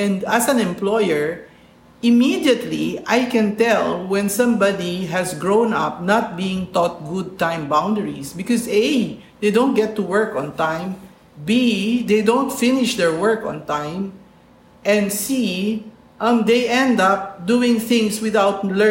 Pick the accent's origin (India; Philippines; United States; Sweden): Philippines; And as a Filipino, I would say that the Filipinos are pretty much relaxed with their boundaries